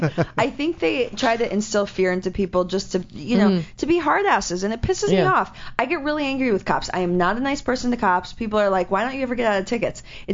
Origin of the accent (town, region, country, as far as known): Chicago, Illinois, United States; born or raised there